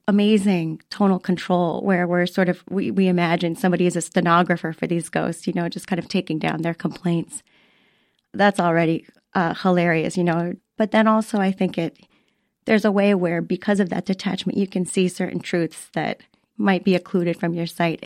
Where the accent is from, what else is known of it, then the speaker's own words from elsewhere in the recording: Florida, United States; I don't know what it was, like growing up in Florida, like cultivated some reverse snobbery about Paris or something.